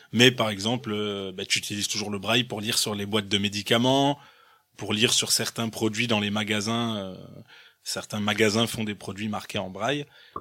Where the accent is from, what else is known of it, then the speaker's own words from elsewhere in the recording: Mulhouse, Grand Est, France; born there; je suis né à Mulhouse, Donc Mulhouse, c'est une ville en Alsace, pas très loin de Strasbourg. L'agglomération mulhousienne compte à peu près une centaine de milliers d'habitants.